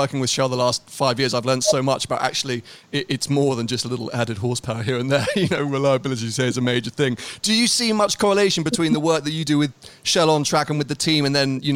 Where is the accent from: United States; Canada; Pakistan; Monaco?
Monaco; I was going to say, growing up in Monaco, you are literally surrounded by Ferraris because they are every other car.